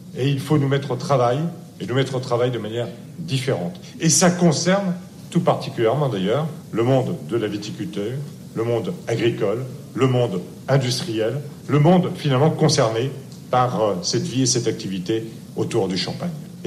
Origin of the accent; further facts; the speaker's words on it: Grand Est, France; Si je suis alsacien